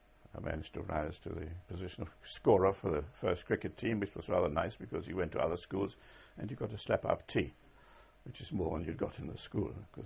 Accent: Germany; English is a second language; Well, of course, I was overwhelmed because I couldn't speak English.

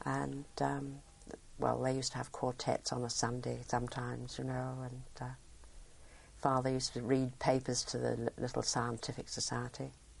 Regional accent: Croydon, London, United Kingdom; also born or lived in Coulsdon; I was born in Colesdon in Surrey and moved to Croydon when I was four or five.

